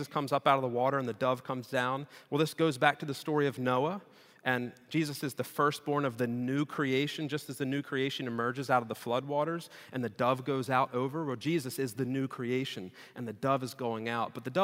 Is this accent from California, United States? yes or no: no; New Jersey, United States; So I'm from New Jersey.